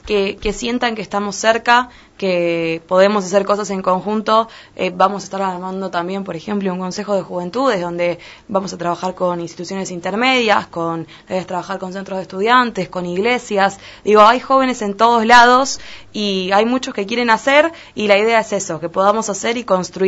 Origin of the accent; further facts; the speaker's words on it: Pinamar, Buenos Aires Province, Argentina; also born or lived in Mar del Plata; No, soy marplatense, pero a los tres años me vine a vivir a Pinamar, o sea que ya hace 20 años que estoy acá.